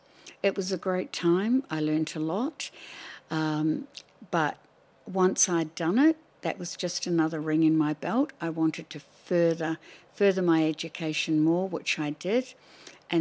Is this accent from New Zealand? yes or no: yes; Wellington, New Zealand; I grew up in Wellington, New Zealand, which is the capital city of New Zealand. I grew up in a place called Strathmore Park, which is near the airport.